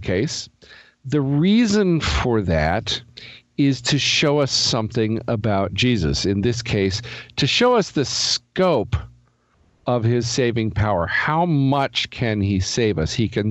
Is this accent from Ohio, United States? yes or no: no; Everett, Washington, United States; born there; I was born in Everett, Washington, to two American parents. I've never lived in Colombia.